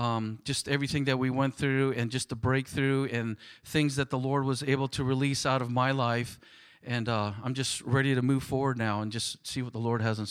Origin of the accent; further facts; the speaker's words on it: Hawaii, United States; the same church that I was raised in Hawaii and got saved in, it's the same one that he got saved in.